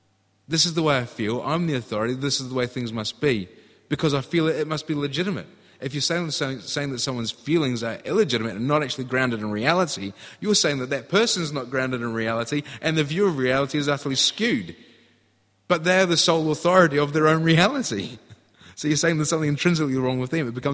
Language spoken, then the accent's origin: English; Scotland, United Kingdom; I'm Scottish originally, but recently I've had the opportunity to be back in the UK and spend some time there. I was based in England, which is slightly different culturally to Scotland.